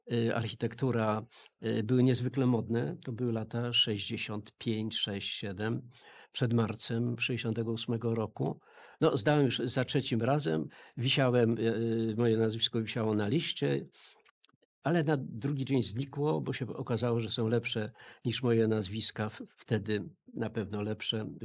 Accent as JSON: {"language": "Polish", "town": "Tomaszów Lubelski", "region": "Lublin Voivodeship", "country": "Poland", "said": "On z Hrubieszowa, ja z Tomaszowa."}